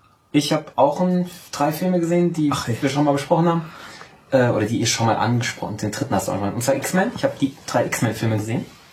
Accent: Austria; ich bin Österreicher.

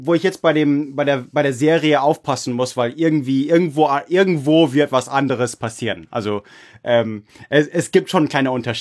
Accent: Munich, Bavaria, Germany; als Amerikaner, der in München aufgewachsen ist

